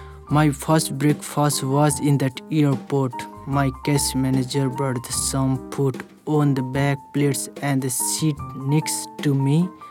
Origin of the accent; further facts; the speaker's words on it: Nepal; English is a second language; now in United States; I'm from Nepal.